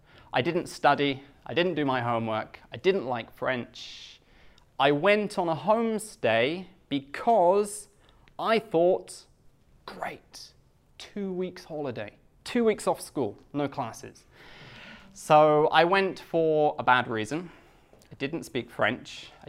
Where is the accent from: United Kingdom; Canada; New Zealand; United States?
United Kingdom; moved away as an adult; now in Japan; am from the UK, but I've been in Japan for, 11 years now. I speak English, of course. English is my first language. I speak Japanese as a second language.